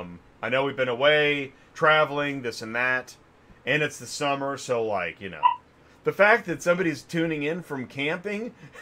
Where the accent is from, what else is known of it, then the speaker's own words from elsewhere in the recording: Canada; I'm Canadian.